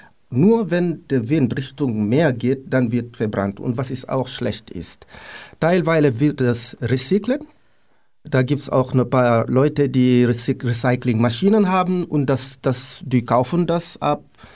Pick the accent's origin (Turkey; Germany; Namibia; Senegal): Senegal; Rufisque, Dakar; German is a second language; in Rufisque, wo ich herkomme